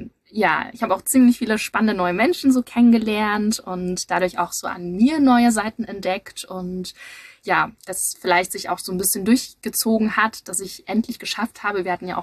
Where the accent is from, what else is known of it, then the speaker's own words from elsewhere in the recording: Leipzig, Saxony, Germany; Vor allem als Leipzigerin, das ist ja immer so eine Sache.